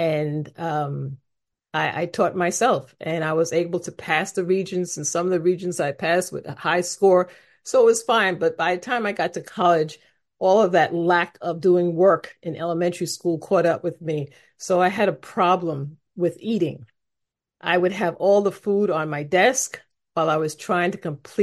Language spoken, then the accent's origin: English; New York, United States; I am the youngest of three children. I'm from New York. And my family were immigrants.